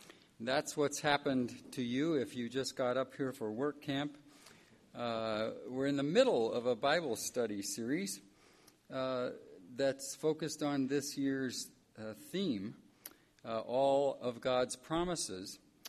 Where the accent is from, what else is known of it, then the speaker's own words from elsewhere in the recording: Valparaiso, Indiana, United States; I'm from Valparaiso, Indiana, where I teach in a department of theology at Valparaiso University.